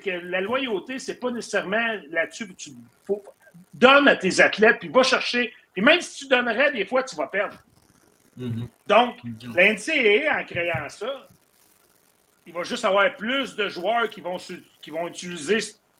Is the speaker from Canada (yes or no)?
yes; Quebec, Canada; par chez nous au Québec, ça délimite les ligues.